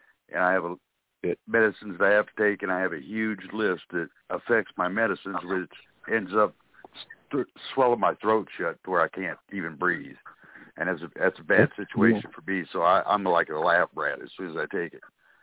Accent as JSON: {"language": "English", "region": "Indiana", "country": "United States", "said": "I'm from Indiana."}